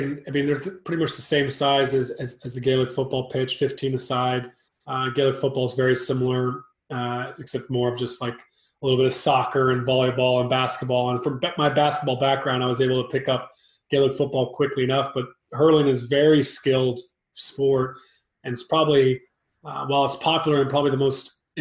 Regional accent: Columbia, South Carolina, United States; Well, I grew up in Columbia, South Carolina. I was the sixth of seven kids

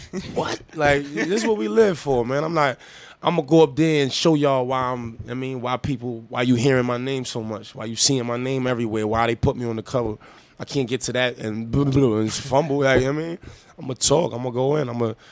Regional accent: Hollywood, California, United States; Oh, yeah. I'm from Hollywood, man.

